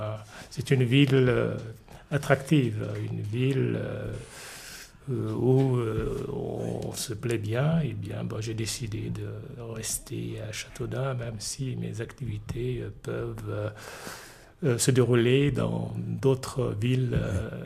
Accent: Chad; moved away; Donc je ne suis pas du tout coupé avec mon pays d'origine.

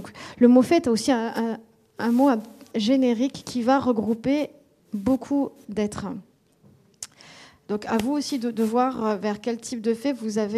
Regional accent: Grenoble, Auvergne-Rhône-Alpes, France; now in mountains; Moi, je suis grenobloise, je vis en montagne

